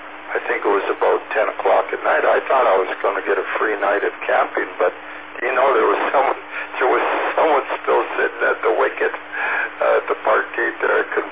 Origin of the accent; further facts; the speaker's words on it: Ontario, Canada; Arthur, Ontario, and is now part of Thunder Bay. So that wasn't, you know, that's not too far from my hometown.